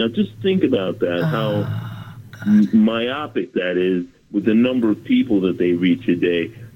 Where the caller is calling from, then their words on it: Bronx, New York, United States; Bronx, New York.